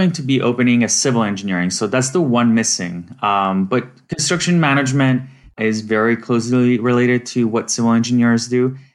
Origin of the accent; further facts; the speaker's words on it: Italy; English is a second language; I am originally from Italy. So I went back to my home country.